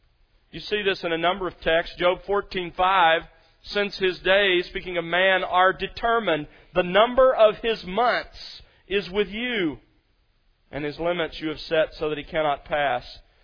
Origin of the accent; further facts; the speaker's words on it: Alabama, United States; as a boy growing up in South Alabama, I remember searching through the clover.